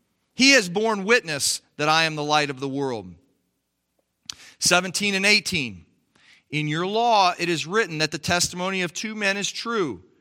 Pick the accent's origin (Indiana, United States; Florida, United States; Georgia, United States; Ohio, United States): Ohio, United States; Canton; born there; I have to trust my parents are telling me the truth when they say I was born in Canton, Ohio, right?